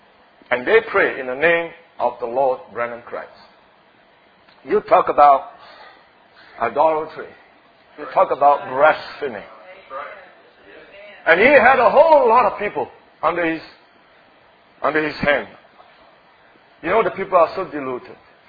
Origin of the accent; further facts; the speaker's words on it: Singapore; English is a second language; I'm a Singaporean, I have heard a hillbilly preacher preaching